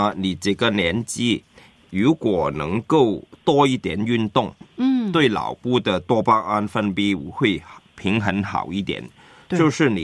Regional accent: Hong Kong; 就算我们香港人都很多人没有实践做运动

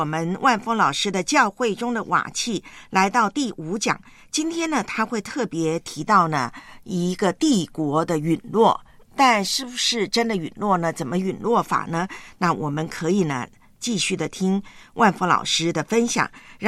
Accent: Taiwan; now in Hong Kong; 在我的老家台湾呢没有台风

